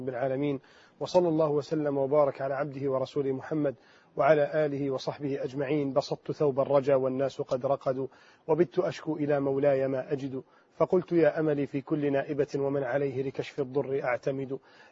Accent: Egypt; سواء في بلدنا مصر أو في كل بلدان

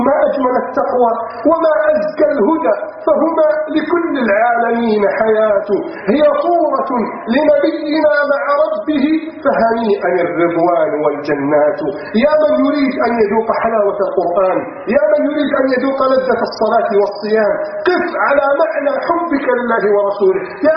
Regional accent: Egypt; يحكي لي أحد الشباب في الأسكندرية عندنا في مصر

